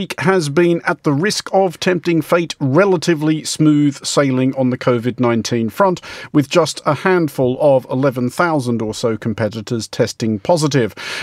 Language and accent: English; Australia; as an Australian